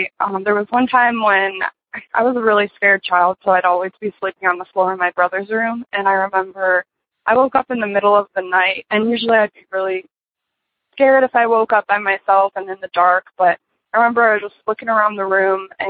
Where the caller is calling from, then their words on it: Michigan, United States; I'm calling from Michigan.